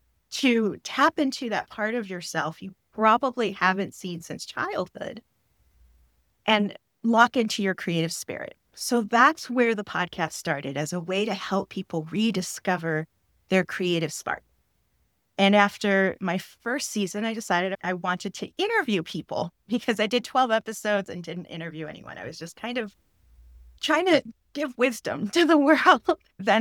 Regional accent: Los Angeles, California, United States; They were the only other Puerto Ricans in my world when I was a child growing up in Los Angeles.

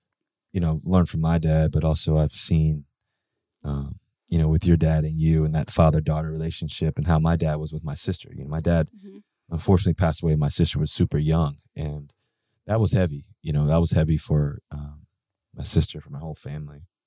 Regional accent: Virginia, United States; growing up in Virginia and not knowing you in high school

